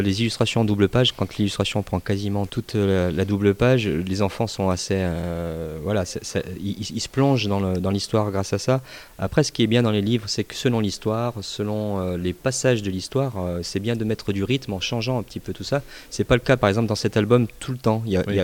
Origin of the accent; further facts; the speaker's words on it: Saint-Étienne, Auvergne-Rhône-Alpes, France; born there; Voilà, je suis né à Saint-Étienne. J'habite maintenant un peu plus loin en campagne